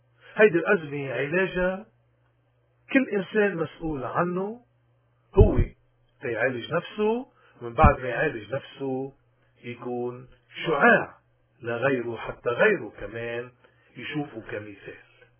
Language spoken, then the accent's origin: Arabic; Lebanon; المطلوب منا ونحن اليوم عم نمر بظروف صعبة كلبنانيين وين ما كنا، عم نمر بظروف صعبة